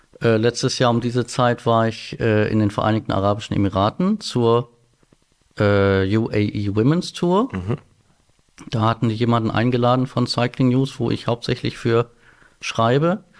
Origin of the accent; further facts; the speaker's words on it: Husum, Schleswig-Holstein, Germany; bin aber jetzt seit 2019, also seit ziemlich genau 6 Jahren, wieder in Husum, weil ich gemerkt habe, das ist hier meine Heimat.